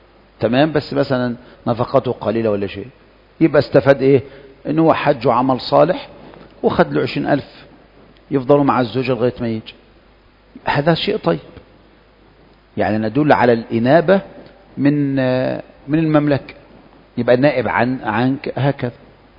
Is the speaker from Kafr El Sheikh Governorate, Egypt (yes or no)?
yes; Kafr El Sheikh, Kafr El Sheikh Governorate, Egypt; أنا مثلا من كفر الشيخ من مصر